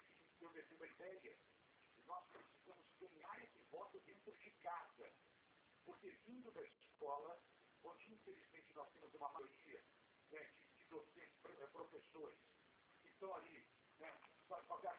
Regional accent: Rio de Janeiro, Brazil; Eu sou do Rio de Janeiro, isso. Eu sou do Rio de Janeiro

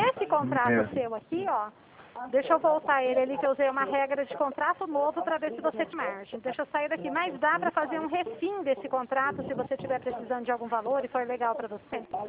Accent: Dracena, São Paulo, Brazil; Eu sou do estado de São Paulo, tá? Eu sou de uma cidade que chama Dracena

